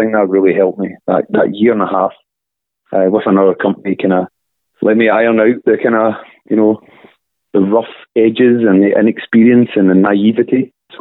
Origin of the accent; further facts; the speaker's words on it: Scotland, United Kingdom; But because we're Scottish, best of luck, you know, working out when the summer is because it changes.